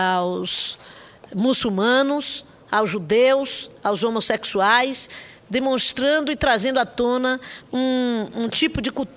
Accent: Bahia, Brazil; Eu sou da Bahia e nós vivemos dessa resistência cultural do povo baiano

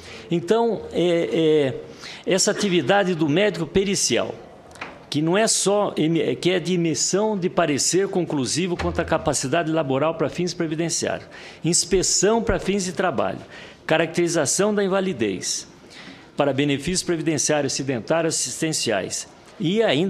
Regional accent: Paraná, Brazil; Hoje, em Curitiba, que eu sou do Paraná

